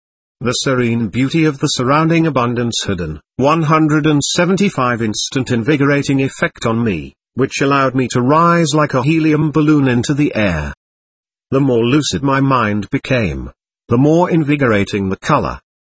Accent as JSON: {"language": "English", "town": "Settrop", "country": "Germany", "tie": "born or raised there", "said": "the open countryside near my hometown in Germany, a small village called Settrop."}